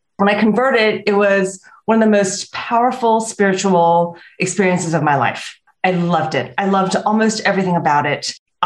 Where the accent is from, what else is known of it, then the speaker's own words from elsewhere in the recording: Lynchburg, Virginia, United States; I felt like, wow, I'm actually being seen and counted by God in a way that I never felt growing up in Lynchburg.